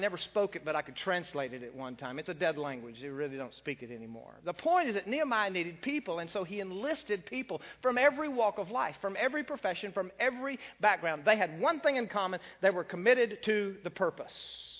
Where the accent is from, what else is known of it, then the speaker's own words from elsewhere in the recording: Monahans, Texas, United States; I remembered growing up in Monahans, Texas, our paper came out twice a week.